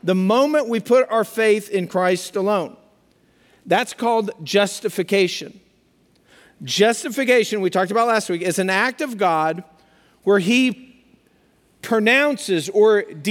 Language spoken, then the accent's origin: English; Colorado, United States; I'm from Colorado, but on the eastern side